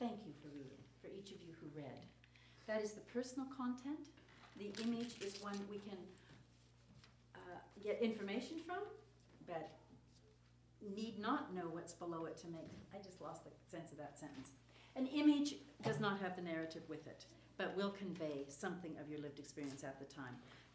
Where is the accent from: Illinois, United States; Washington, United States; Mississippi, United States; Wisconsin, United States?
Washington, United States; Seattle; now in Edmonton, Canada; I come down from Edmonton. I grew up in Seattle.